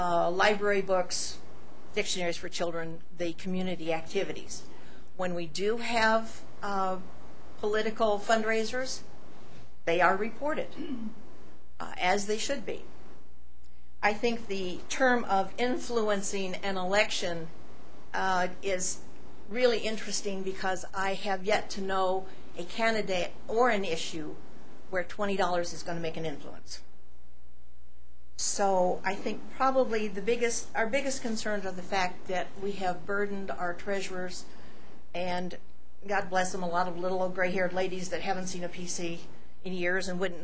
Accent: Grand Junction, Colorado, United States; Mr. Secretary, Mr. … … from Grand Junction, Colorado.

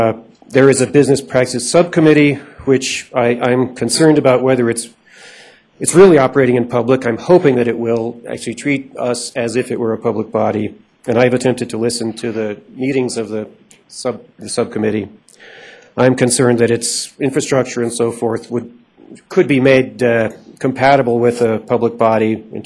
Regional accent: Carbondale, Colorado, United States; I'm from Carbondale, Colorado, Eagle County.

